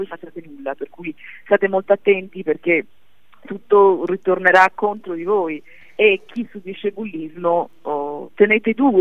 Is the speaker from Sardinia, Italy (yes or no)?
yes; Sardinia, Italy; Beh, sono sarda, per cui è estremamente importante, anche l'occhio, il malocchio e tutte queste cose qua sono impregnata nella mia cultura